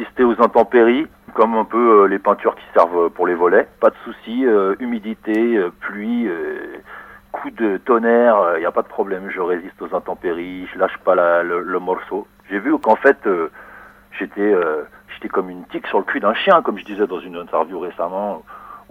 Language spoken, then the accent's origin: French; Paris, Île-de-France, France; now in Montreuil, France; Je viens de Paris, maintenant j'habite à Montreuil